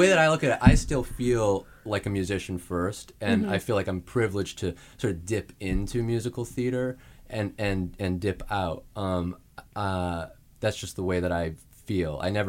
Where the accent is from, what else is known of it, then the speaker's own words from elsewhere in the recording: Saskatoon, Saskatchewan, Canada; I'm from Saskatoon, Saskatchewan, in Canada.